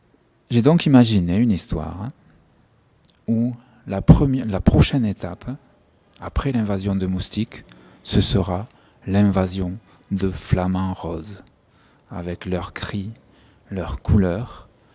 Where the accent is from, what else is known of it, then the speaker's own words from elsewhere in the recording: Toulouse, Occitanie, France; accent: Toulouse; le rose de Toulouse, avec notre accent, c'est le rose. Et depuis quelques années, à Toulouse